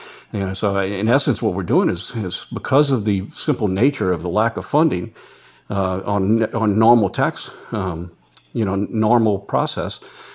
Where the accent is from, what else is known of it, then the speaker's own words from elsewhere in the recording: United States; we're American strong, and we're in this to win, and we're in it together.